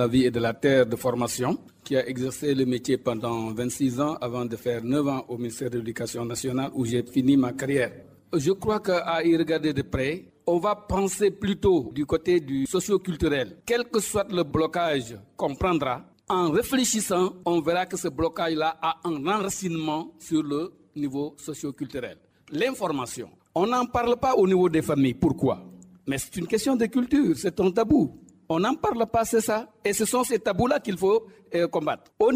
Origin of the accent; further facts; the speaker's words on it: Senegal; Mais avant tout, je suis un Sénégalais comme vous, monsieur.